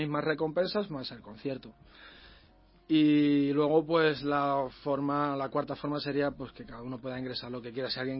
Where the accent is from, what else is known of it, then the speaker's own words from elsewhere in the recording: Badajoz, Extremadura, Spain; born there; también tenemos otra en Badajoz, que es de mi tierra, donde yo nací.